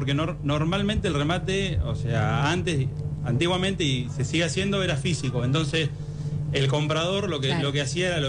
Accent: Brandsen, Buenos Aires Province, Argentina; Yo soy, o sea, nacido en Bransen, criado en Bransen. Si bien hoy en día es una consignataria grande, arrancó como algo todo muy, muy familiar.

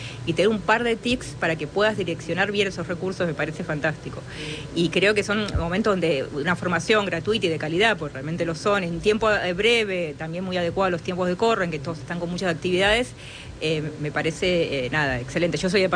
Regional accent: Banfield, Buenos Aires Province, Argentina; Yo digo Banfield, no amo Escalada, pero estoy, en realidad, es como una cuestión de geografía. Por 2 cuadras, yo me crié en Banfield, en realidad.

